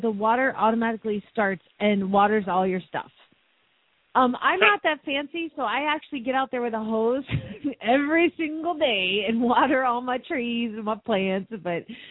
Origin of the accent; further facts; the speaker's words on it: Phoenix, Arizona, United States; from Phoenix, Arizona